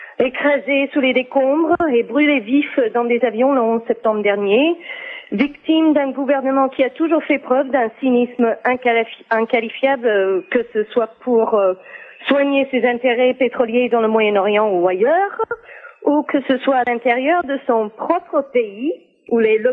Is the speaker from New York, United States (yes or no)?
yes; New York City, New York, United States; Je suis américaine, née et élevée à Manhattan.